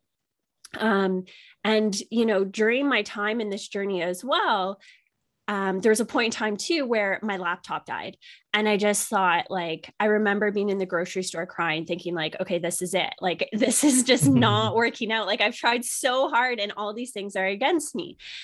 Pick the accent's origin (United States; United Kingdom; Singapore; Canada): Canada; I grew up in a very traditional, I led a very traditional life. I'm from Canada, a small town in Canada.